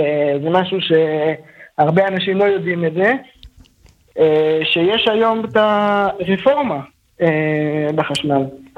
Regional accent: Modi'in Illit, Judea and Samaria Area, Israel; ממודיעין עילית.

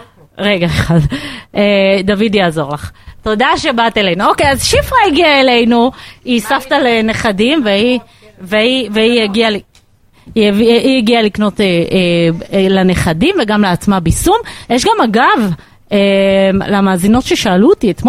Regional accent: Bnei Brak, Central District, Israel; born there; הסתובבתי ברבי עקיבא, עיר הולדתי בבני ברק

